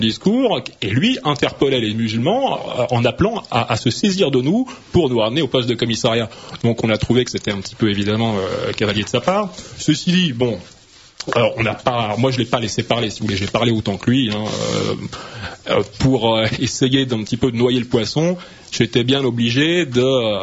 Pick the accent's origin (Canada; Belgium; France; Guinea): France; Français qui tient quand même au patrimoine historique